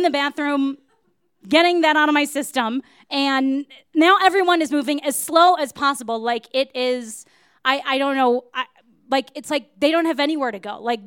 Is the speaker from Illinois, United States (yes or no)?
yes; Wilmette, Illinois, United States; So I am from Wilmette, Illinois, and that means that it's a super suburb where there are no guns ever